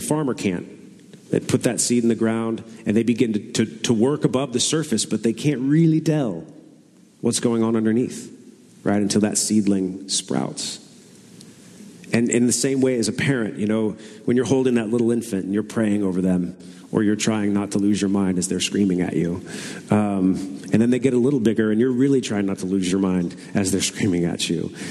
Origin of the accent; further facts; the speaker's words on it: Redlands, California, United States; Growing up in Redlands in Southern California, it's an old orange grove town that kind of got converted into suburbia.